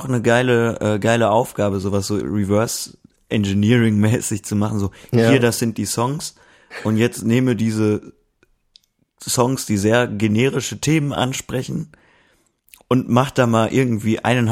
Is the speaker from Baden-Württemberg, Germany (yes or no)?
no; Duisburg, North Rhine-Westphalia, Germany; ich komme ja aus Duisburg